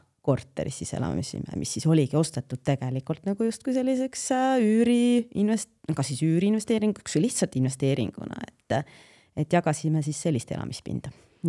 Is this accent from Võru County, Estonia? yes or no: yes; Kobela, Võru County, Estonia; Aga mina ise olen tegelikult maatüdruk. Pärit Võrumalt, Antsla vallast, Kobelast. Et selline väike kohakene